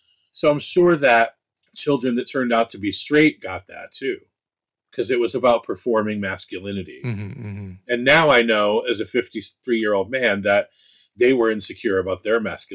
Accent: Saratoga Springs, New York, United States; And I grew up and lived in Saratoga Springs, which is not far from Queensbury.

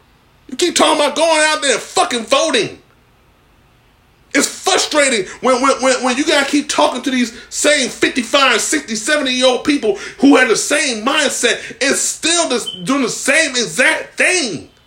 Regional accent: Philadelphia, Pennsylvania, United States; I'm originally from Philadelphia, so I know what Joe Biden has done.

